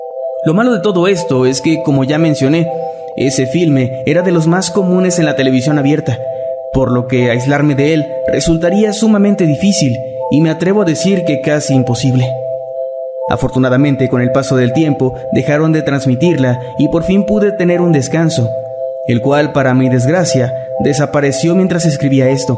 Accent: Panama; de Panamá, de donde soy originaria

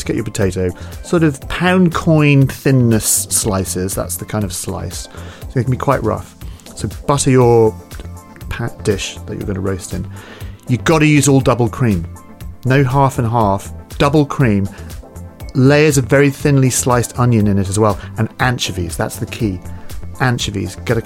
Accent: Scotland, United Kingdom; I love Scotland. I grew up there in the West Coast, particularly the Outer Hebrides.

